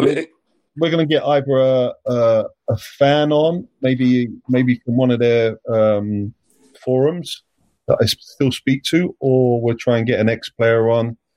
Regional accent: London, United Kingdom

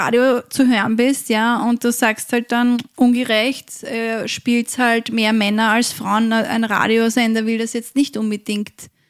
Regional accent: Austria; vielleicht bei uns in Österreich ist das jetzt nicht so extrem ausgeprägt

